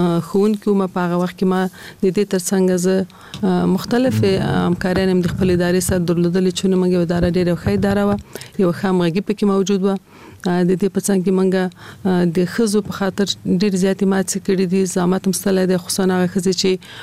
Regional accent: Kabul, Afghanistan; په کال 1940 کال کې زه په کابل ښار کې زیږیدلی یم. زیږون مې په کابل کې شوی دی او ژوند مې هم د کابل ښار په 15 مناحیه کې یعنی د خوشحال مینې منطقه کې ما ژوند کړی دی.

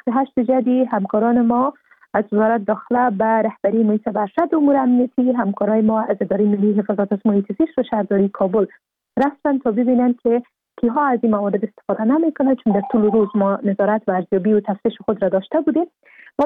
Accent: Afghanistan; به عنوان یک افغان و یک انسانی که اینجا جان 5 تا 6 میلیون نفری که زندگی میکنه به خطر میفته

